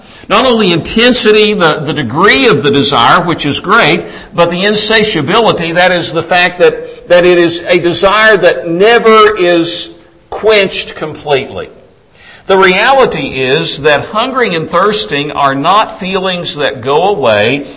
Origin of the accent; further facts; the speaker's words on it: Tennessee, United States; Because I grew up in Tennessee, and every morning of my life growing up, my mother got up at 5 o'clock in the morning